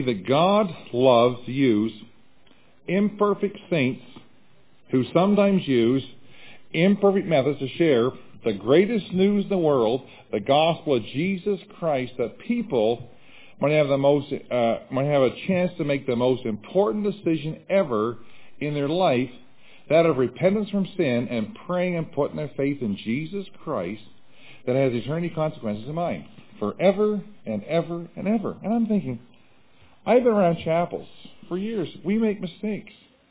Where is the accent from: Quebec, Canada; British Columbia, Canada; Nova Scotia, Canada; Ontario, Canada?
Nova Scotia, Canada; now in United States; Where I was raised in Nova Scotia, a lot of men coming over on fishing carried loaded rifles in their vehicles.